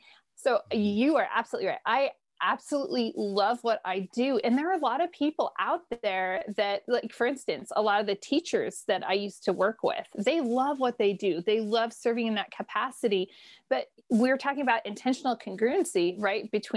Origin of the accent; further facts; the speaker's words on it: Modesto, California, United States; I grew up in Modesto, California. Anyone who hears this, like that's a good pinpoint, you know, yeah. Sometimes people like to say centrally located.